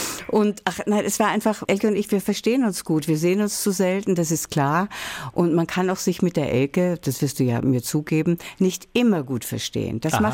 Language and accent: German; Vienna, Austria; Ich komme halt aus Wien, schau.